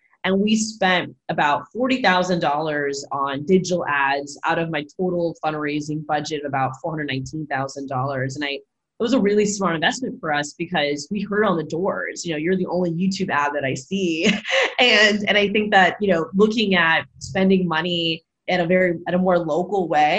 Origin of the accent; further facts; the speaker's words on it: Florida, United States; And I love this state. It's my home state.